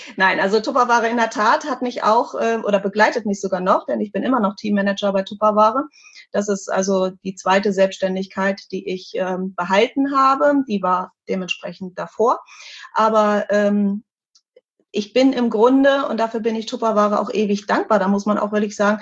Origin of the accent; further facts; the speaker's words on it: Hanover, Lower Saxony, Germany; born there; in Hannover, in meinem Geburtsort